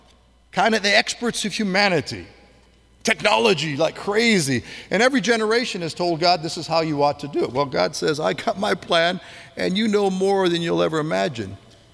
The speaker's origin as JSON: {"language": "English", "region": "Colorado", "country": "United States", "tie": "born or raised there", "moved": "yes", "lives_now": "California, United States", "said": "I'm a country boy. I came from Colorado. I was raised in Colorado and did a lot of ministry in New Mexico and somewhere in the Southwest."}